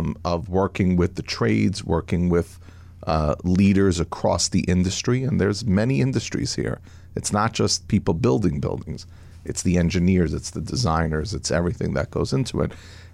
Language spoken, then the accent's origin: English; Brooklyn, New York, United States; you forget I'm from Brooklyn and Sicilian